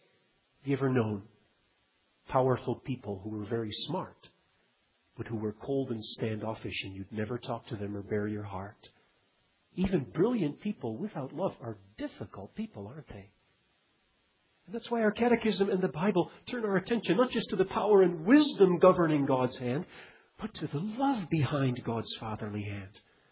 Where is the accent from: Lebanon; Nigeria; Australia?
Nigeria; Children, when I grew up in Nigeria on the mission field, one of the unpleasant parts of life in Africa